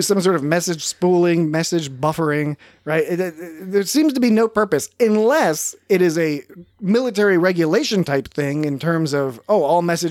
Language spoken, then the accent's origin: English; United States; Oh, we're from America. We've just arrived in Melbourne. That's an American accent for all our overseas.